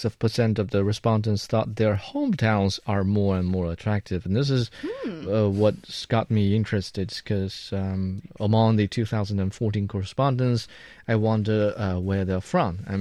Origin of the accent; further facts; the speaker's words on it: Sichuan, China; Nanchang is only a few hours from my real hometown in Sichuan, which is a small county.